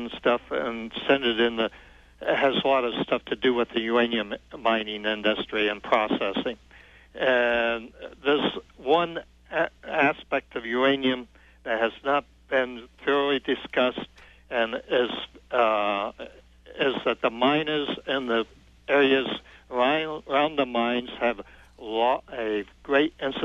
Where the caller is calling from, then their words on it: Paso Robles, California, United States; Oh, I'm calling from Paso.